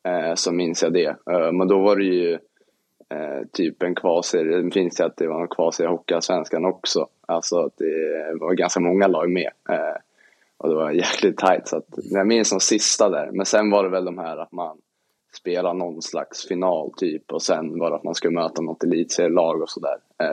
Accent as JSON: {"language": "Swedish", "town": "Stockholm", "region": "Stockholm County", "country": "Sweden", "said": "jag är ju från Stockholm"}